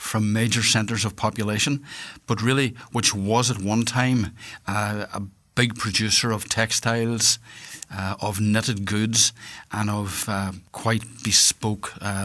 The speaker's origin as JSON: {"language": "English", "region": "Northwest Ireland", "country": "Ireland", "said": "You probably can hear from my accent that I'm from the northwest of Ireland."}